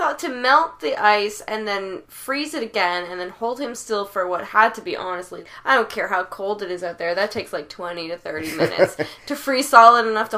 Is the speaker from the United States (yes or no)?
no; Canada; We're Canadian. We know better.